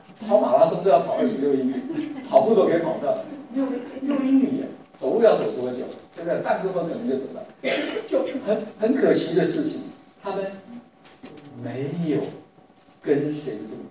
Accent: China; 那我们中国人说黄鼠狼给谁拜年？给鸡拜年。

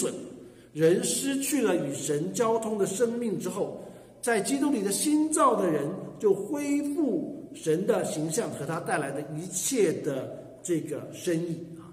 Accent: China; 我们中国人有一个坏习惯

